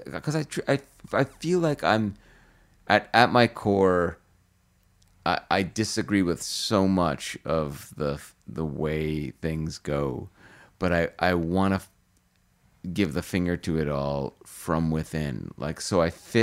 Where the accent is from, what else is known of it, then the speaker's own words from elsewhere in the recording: Brampton, Ontario, Canada; because in my hometown of Brampton in the 70s